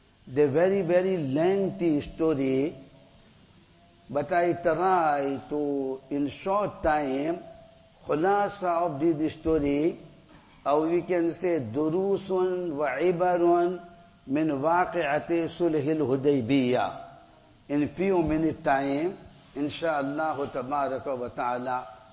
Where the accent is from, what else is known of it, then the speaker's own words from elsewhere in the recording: India; English is a second language; moved away; Like we are came from India here many years ago. You also, myself also.